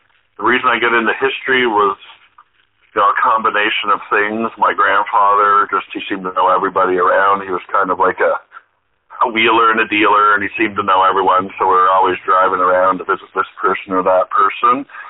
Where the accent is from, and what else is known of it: Barrie, Ontario, Canada; born or raised there; also born or lived in Montreal, Canada